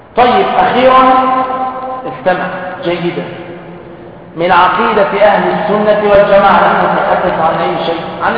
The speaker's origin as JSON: {"language": "Arabic", "town": "Damietta", "region": "Damietta Governorate", "country": "Egypt", "said": "على فكرة أنا من دمياط حتى لا يقرأ هذا غريب يقول هكذا على الدمياط"}